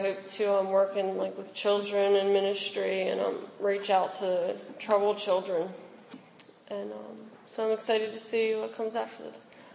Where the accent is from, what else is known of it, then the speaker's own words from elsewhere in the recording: Pennsylvania, United States; I'm 21. I've been in the program about 10 months. I'm from Bucks County.